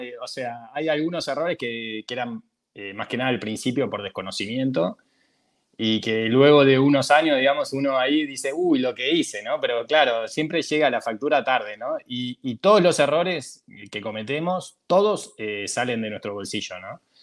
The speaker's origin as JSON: {"language": "Spanish", "country": "Uruguay", "lives_now": "Paraguay", "said": "porque nosotros somos uruguayos"}